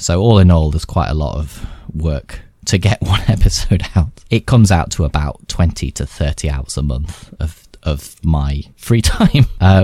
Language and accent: English; United Kingdom; As a Brit, typically that's not been the easiest to schedule for certain parts of the world.